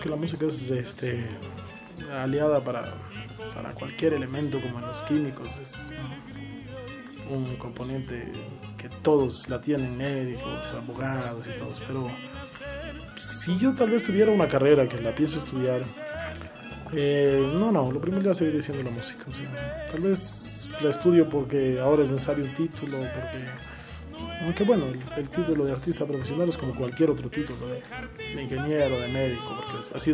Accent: Ecuador; ecuatoriana. Pasillos, tal vez es difícil salir del país con esta música, pero me gusta quedarme en mi país y hacer mi música.

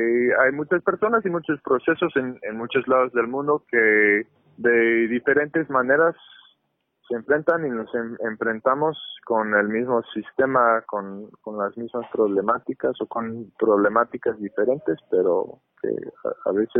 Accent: United States; Yo soy de Estados Unidos

